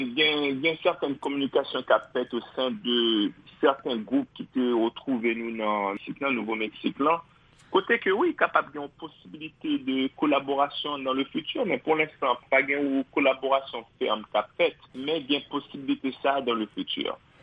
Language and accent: French; Haiti; en tant qu'Haïtien